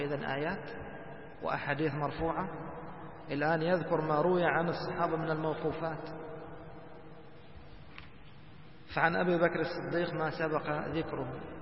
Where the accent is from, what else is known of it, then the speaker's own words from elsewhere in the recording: Egypt; مثل عندنا في مصر يقولوا هاتها من قصيرها